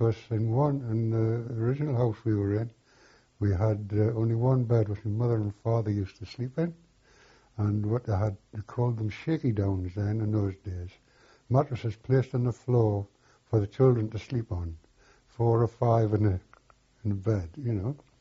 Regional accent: Birtley, North East England, United Kingdom; And I was born in Birtley, County Durham, number 25, School Street. I moved from 25 School Street to number 30 Hill Street. And from there, I was there until I left school.

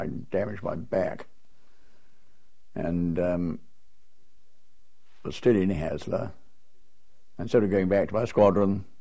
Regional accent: Portland, South West England, United Kingdom; born there; I was born at Portland in Dorset, where my father was the naval stores officer.

